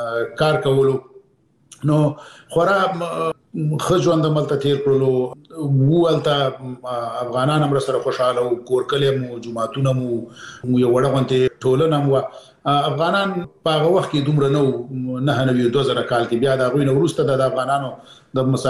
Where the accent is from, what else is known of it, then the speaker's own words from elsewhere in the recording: Peshawar, Khyber Pakhtunkhwa, Pakistan; زه پېښور کې د اول سیف نه نیولې تر 12 پورې مالته درس ویلې دی.